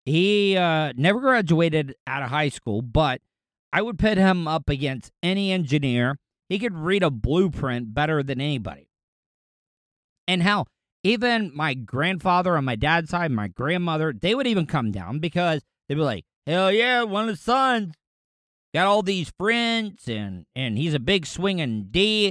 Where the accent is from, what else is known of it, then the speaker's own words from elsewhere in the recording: DeLeon Springs, Florida, United States; growing up, we had 20 acres worth of land. And we did a lot of clearing out where I grew up in DeLeon Springs.